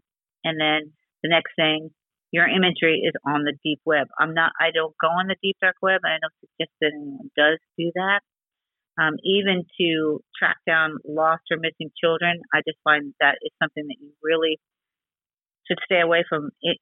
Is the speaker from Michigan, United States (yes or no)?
no; Miami, Florida, United States; So growing up in Miami with my mother, I was erased from a lot of things.